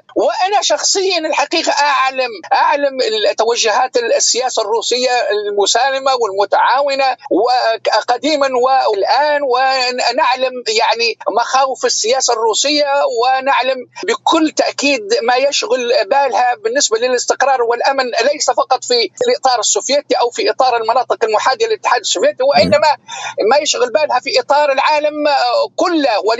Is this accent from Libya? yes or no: yes; Libya; ونحن كليبيين نعي تماما ماذا تعني تبادل المنفعة والمصلحة